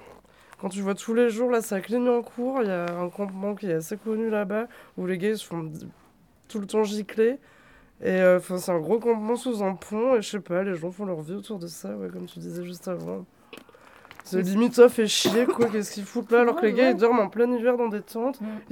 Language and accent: French; Paris, Île-de-France, France; moi j'ai grandi à Paris, donc ça je l'ai vu tous les jours depuis que je suis petite.